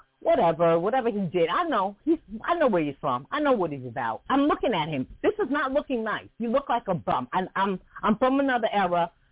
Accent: New York City, New York, United States; like I said, I'm from New York City. I'm older than they are.

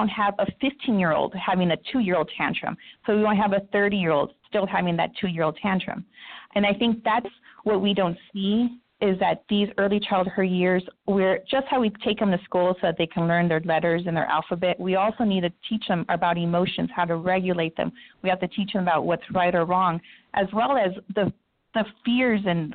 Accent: Orange County, California, United States; where I grew up in Orange County, and then I find myself in Compton.

